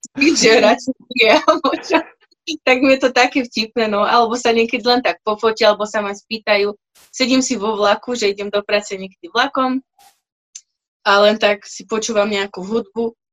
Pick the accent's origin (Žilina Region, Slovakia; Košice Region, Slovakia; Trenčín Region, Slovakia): Trenčín Region, Slovakia; Partizánske; ja som z Partizanského